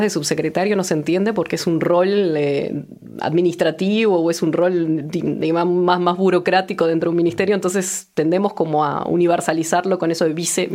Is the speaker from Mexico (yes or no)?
no; Malvín, Montevideo, Uruguay; Malvin, soy de Malvin, soy malvinense. Ahora lo abandoné lamentablemente, pero todavía lo extraño.